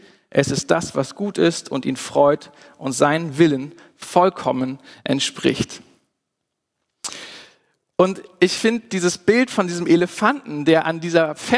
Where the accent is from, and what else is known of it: Germany